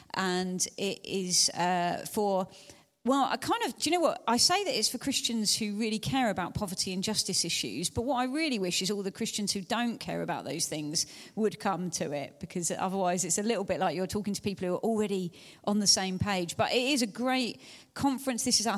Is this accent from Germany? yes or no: no; Hastings, South East England, United Kingdom; So I grew up in Hastings, living in poverty myself from a very working class family. As a kid, I lived on the 16th floor of a block of council flats